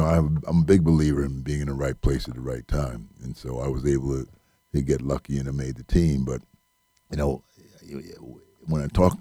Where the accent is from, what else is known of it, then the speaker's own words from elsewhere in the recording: Newark, New Jersey, United States; Well, I think growing up in New Jersey, it was a big thing for me living in Newark to go over to see the New York Knickerbockers playing in Madison Square Garden.